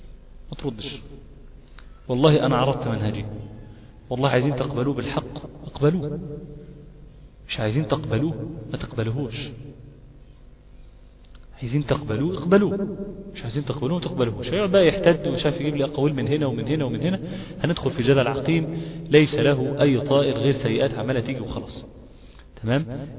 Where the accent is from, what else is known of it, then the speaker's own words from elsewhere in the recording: Egypt; التسجيلات دي اصلا ما بتخش لجنة المقارئ عندنا في مصر، ما بتدخلهاش